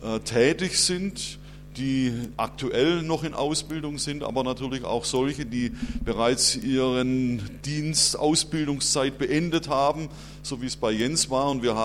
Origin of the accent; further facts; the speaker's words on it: Schorndorf, Baden-Württemberg, Germany; wir sind nicht eigentlich Hessen oder so, sondern wir kommen tatsächlich aus Schwaben ursprünglich, haben dort also unsere Heimat. Und ich kann mich gut erinnern, meine Eltern sind auch gläubig und in der Gemeinde dort in Schorndorf